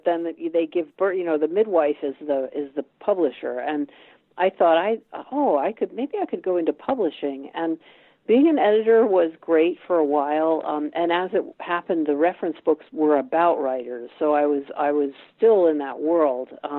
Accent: United States; moved away as an adult; now in London, United Kingdom; for me as an American here, I mean, I've lived here over 30 years, and I sort of feel like it's I'm not a native English person.

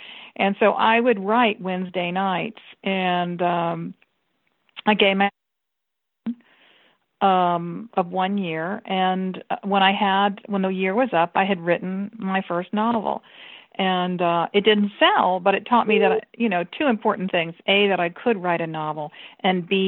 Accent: St. Petersburg, Florida, United States; You know, I grew up in St. Petersburg, Florida, and though a lot of people don't consider Florida the South, I do, and Southerners love their stories.

